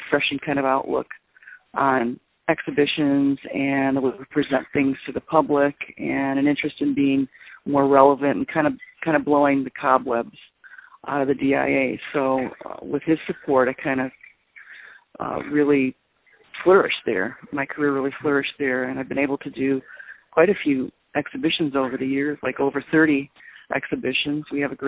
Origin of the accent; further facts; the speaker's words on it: Detroit, Michigan, United States; I grew up in Detroit, and I kind of fell in love with the museum when I was a little kid.